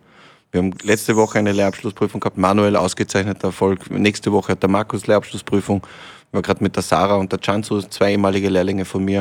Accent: Lienz, Tyrol, Austria; Aber genauso mit tollen Hotels aus meiner Heimat, aus Osttirol, aus Lienz

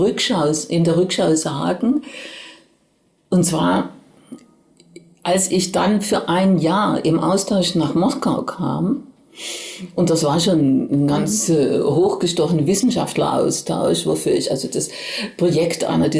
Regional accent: Oberkirch, Baden-Württemberg, Germany; Denn ich stamme aus der Ortenau, aus Oberkirch, und da blickt man in die Rheinebene auf Straßburg.

